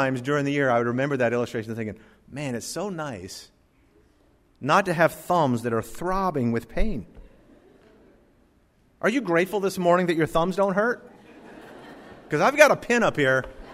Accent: India; accent: Indian; I don't know. That's my Indian accent. It probably sounds Russian.

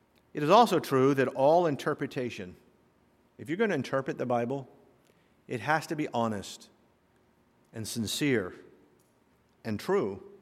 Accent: the South, United States; accent: southern; I don't know why I use a southern accent when I talk about someone like that. I grew up in the South.

